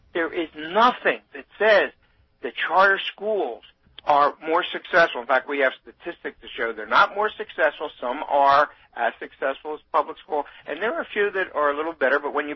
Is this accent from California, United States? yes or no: no; Philadelphia, Pennsylvania, United States; and I'm from Philadelphia, and we have a number of private schools